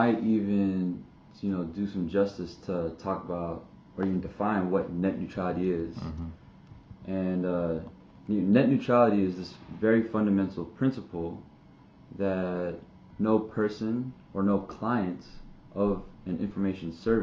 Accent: Missouri City, Texas, United States; So I grew up in Missouri City, Texas. Same home, same neighborhood, same block all my life.

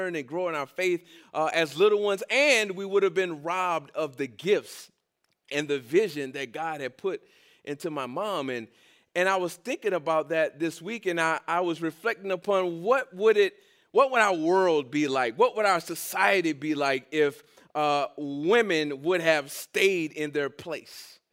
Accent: Miami, Florida, United States; a church that was about a few miles south of where I grew up in Miami

